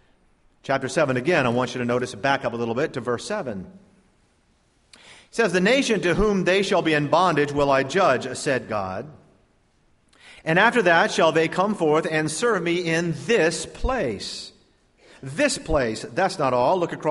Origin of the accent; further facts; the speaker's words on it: Virginia, United States; born there; also born or lived in Texas / North Carolina / Adana, Turkey / Florida; I was born in Virginia, lived there for 2 years.